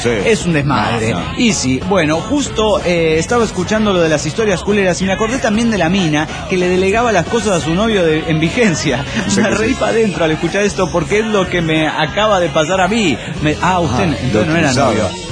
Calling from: Tandil, Buenos Aires Province, Argentina; Ahí en provincia de Buenos Aires, Tandil, la piedra movediza.

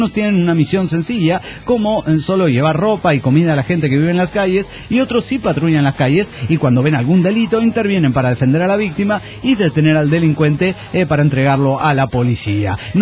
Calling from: Montreal, Quebec, Canada; desde Montreal, Canadá.

